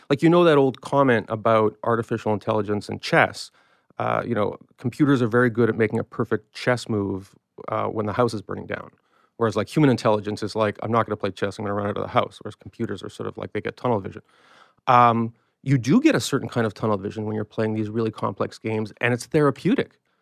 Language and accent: English; Canada; I'm a Canadian, yeah.